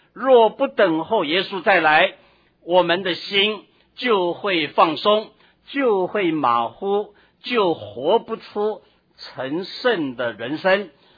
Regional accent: China; 我们中国人是吃饱了没有哈？

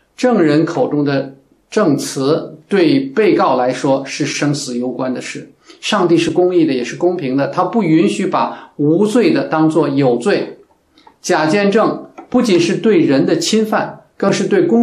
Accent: China; 作为一个中国公民，我真的不愿意提这样的事啊

